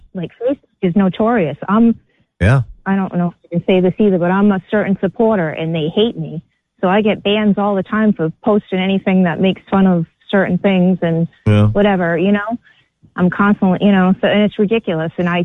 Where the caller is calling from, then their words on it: Swansea, Massachusetts, United States; I'm from Swansea, Massachusetts in USA.